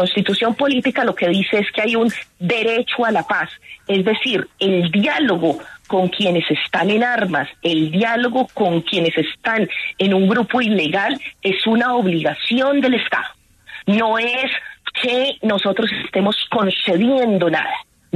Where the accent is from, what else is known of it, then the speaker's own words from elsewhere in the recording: Antioquia, Colombia; born there; el departamento donde yo nací, aquí en el departamento de Antioquia.